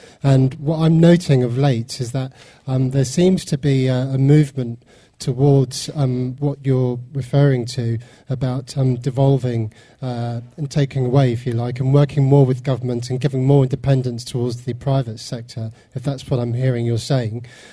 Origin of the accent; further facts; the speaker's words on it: Wimbledon, London, United Kingdom; I'm from Wimbledon, South London, the poor end.